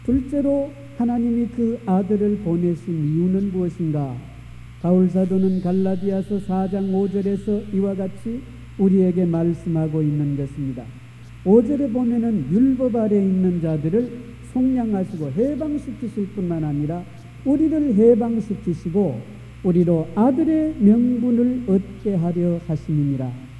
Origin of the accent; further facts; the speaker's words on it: South Korea; born there; 여러분과 저는 한국에서 태어나서 한국 사람이요 한국 국적입니다.